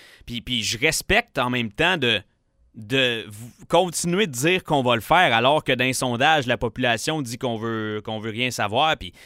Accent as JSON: {"language": "French", "region": "Quebec", "country": "Canada", "said": "culturellement, je suis un Québécois, puis culturellement, je veux rien savoir d'être Canadien"}